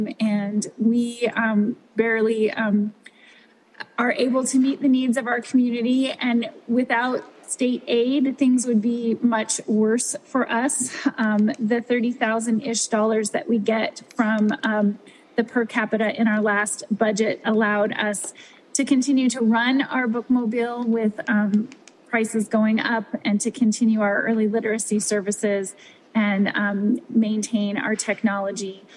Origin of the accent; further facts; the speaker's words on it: Great Falls, Montana, United States; I was born and raised in Great Falls and spent my childhood coming here and checking out books.